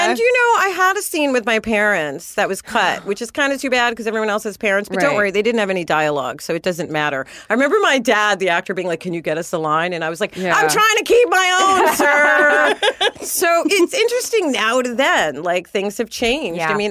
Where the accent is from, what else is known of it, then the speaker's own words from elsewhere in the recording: New York, United States; I'm a New Yorker. I'm going to try to be better.